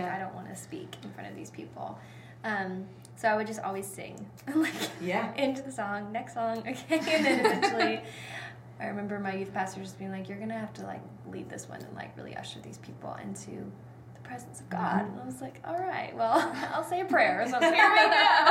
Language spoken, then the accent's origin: English; Alabama, United States; Yeah, so I'm originally from Alabama.